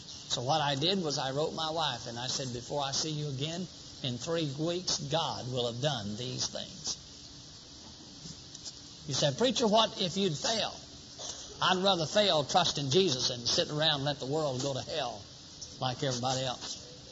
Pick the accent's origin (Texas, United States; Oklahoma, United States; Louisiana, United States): Texas, United States; Port Neches; also born or lived in Mississippi; I was reared in Port Neches, Texas. I was born in Mississippi, and I'm proud of that.